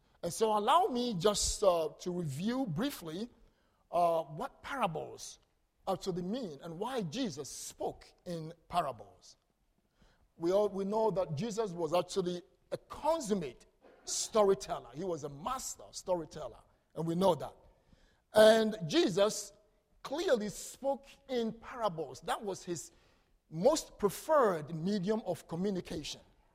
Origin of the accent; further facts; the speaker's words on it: Ghana; English is a second language; back home in Ghana, where I come from, just as you enjoy my beautiful accent